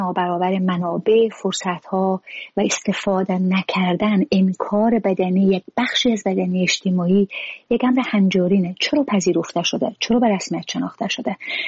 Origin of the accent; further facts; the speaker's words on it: Afghanistan; ما در خانواده مهاجر به دنیا آمدیم، سالها در مهاجرت زندگی کردیم. از 7-8 سالگی به افغانستان برگشتیم.